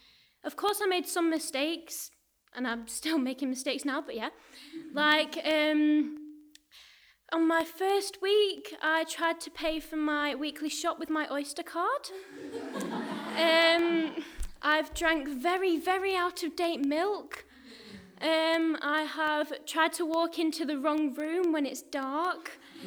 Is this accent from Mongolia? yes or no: no; Sheffield, Yorkshire and the Humber, United Kingdom; I'm from Sheffield